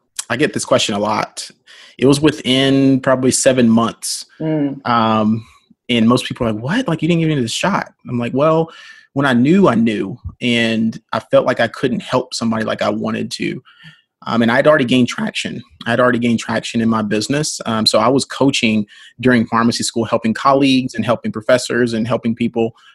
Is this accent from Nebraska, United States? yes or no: no; Birmingham, Alabama, United States; I'm from Birmingham, Alabama, Southern boy, born and raised, went to Morehouse College in Atlanta, Georgia, grew up an athlete